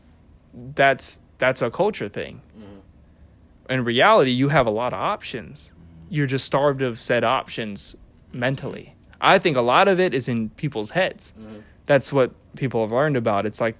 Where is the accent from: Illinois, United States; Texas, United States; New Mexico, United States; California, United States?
California, United States; It's hard for me as a Californian.